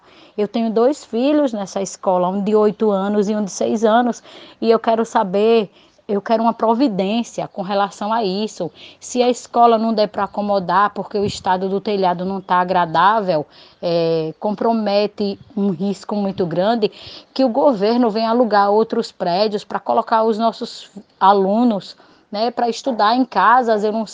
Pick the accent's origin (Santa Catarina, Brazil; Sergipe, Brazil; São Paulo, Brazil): Sergipe, Brazil; Capela; sou da cidade de Capela, né?